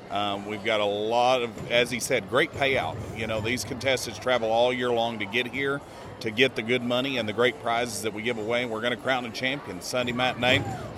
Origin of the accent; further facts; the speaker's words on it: Texas, United States; And the kind of cool thing, we're both from West Texas originally. I just moved to East Texas.